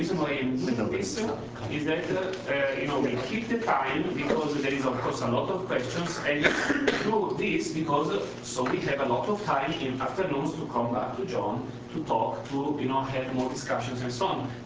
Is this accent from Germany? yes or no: yes; Germany; sorry, I come from Germany